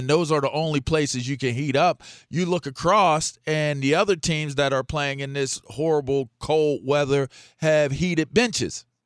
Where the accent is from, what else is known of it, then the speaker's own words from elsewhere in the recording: Pittsburgh, Pennsylvania, United States; being a lunch pail, hard hat kid growing up in Pittsburgh